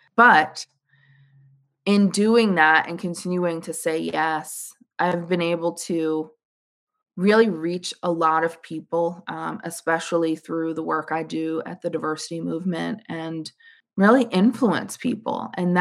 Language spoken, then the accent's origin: English; Northeast, United States; growing up in the Northeast, I would always address people as guys, right?